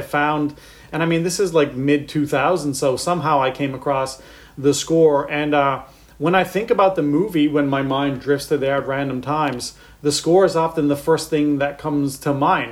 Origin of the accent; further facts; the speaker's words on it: St. John's, Newfoundland and Labrador, Canada; because I grew up in St. John's, Newfoundland, and so there was no, like, it wasn't until I went away to film school in Halifax